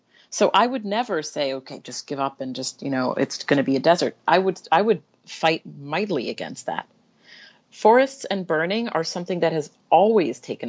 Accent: Jamaica; born there; I was born in Jamaica. And so when I look at these storms, you can see the outline of Jamaica

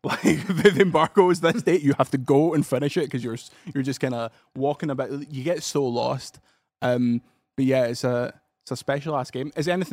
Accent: Paisley, Scotland, United Kingdom; I'm from Paisley, mate.

